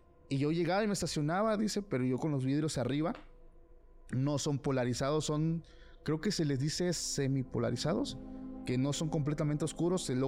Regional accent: Tuxtepec, Oaxaca, Mexico; Te platicaba del que es de allá de mi ciudad, de mi pueblo, Tuxtepec.

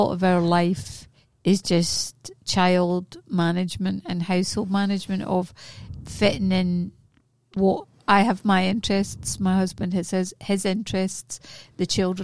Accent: Scotland, United Kingdom; now in Australia; He's Australian and I'm Scottish.

